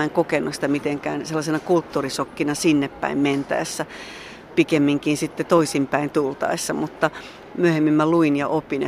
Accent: Kuusankoski, Kymenlaakso, Finland; täällä mä olen Kuusankoskelta lähtenyt nainen.

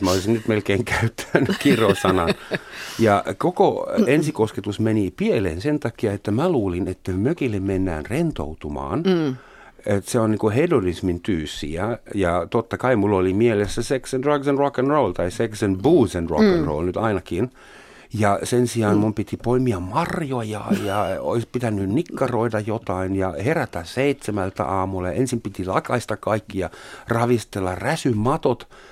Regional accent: West Berlin, Berlin, Germany; moved away as an adult; now in Finland; Länsi-Berliinistä tulin Suomeen katsomaan sitä naista, johon olin yltäpäältä rakastunut. Hän oli kutsunut mut mökille. Minä tietysti pukeuduin viileästi länsi-berliiniläisenä

